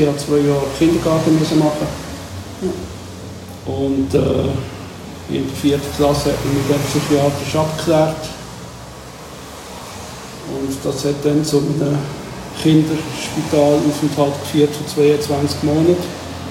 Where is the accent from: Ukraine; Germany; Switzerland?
Switzerland; Grellingen, Basel-Landschaft; Ich bin 1964 geboren. Ich bin jetzt gerade 55. Schweizer. Aufgewachsen bin ich in Greiningen im Laufental. Da bin ich dann auch zur Schule gegangen.